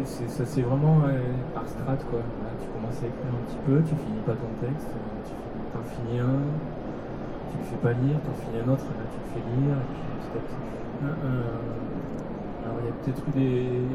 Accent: France; je suis Français, j'ai envie d'écrire des trucs

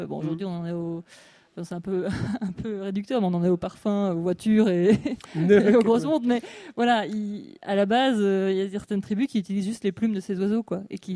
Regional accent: Brussels, Belgium; je suis de Bruxelles

